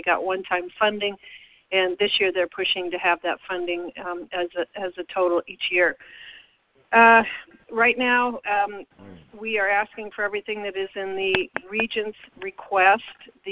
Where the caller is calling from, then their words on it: Juneau, Alaska, United States; I'm just calling from Juneau, snowy Juneau.